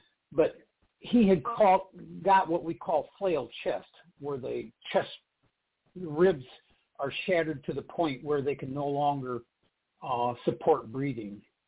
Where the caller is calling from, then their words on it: Florida, United States; I'm in Florida.